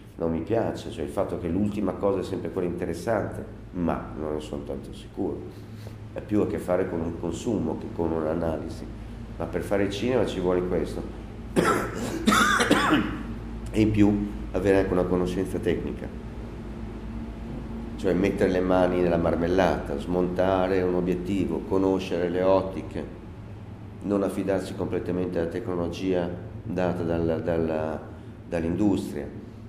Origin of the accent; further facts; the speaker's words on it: Bologna, Emilia-Romagna, Italy; now in Rome, Italy; vivo in Italia, sono di Bologna, ma abito da tantissimo a Roma e ho vissuto anche molto all'estero